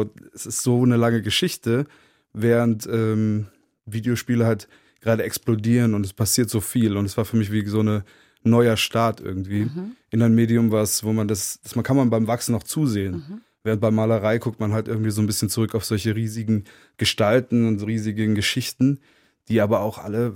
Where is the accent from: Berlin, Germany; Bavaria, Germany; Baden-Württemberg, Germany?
Berlin, Germany; hier als Berliner, alle.